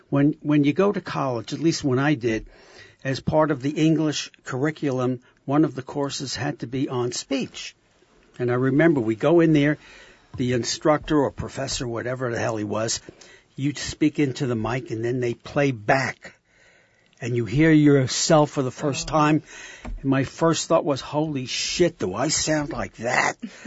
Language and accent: English; New York, United States; she says, you're from New York, aren't you? I said, wow, does my accent give me away?